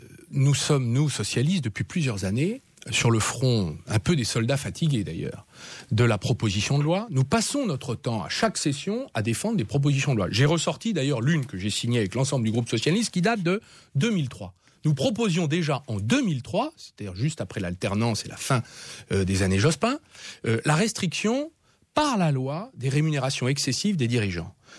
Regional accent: France; Nous sommes Européens, puisque nous sommes Français.

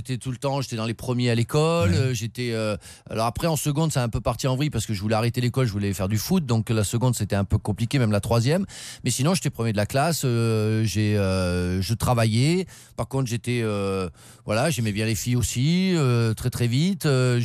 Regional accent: Saint-Cyr-sur-Mer, Provence-Alpes-Côte d'Azur, France; also born or lived in Marseille; Je suis né à Marseille, mais j'ai jamais vécu à Marseille. C'était Saint-Cyr-sur-Mer, la Cadière d'Azur, où on fait un bon bandol. Mais mes parents sont champenois d'origine, donc j'ai un peu la sagesse du Nord et l'enflammade du Sud de temps en temps.

